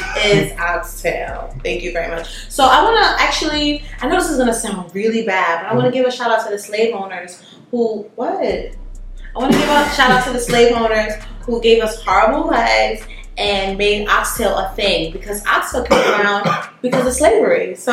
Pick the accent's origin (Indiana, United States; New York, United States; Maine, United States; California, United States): New York, United States; Yeah, I'm from Park Slope.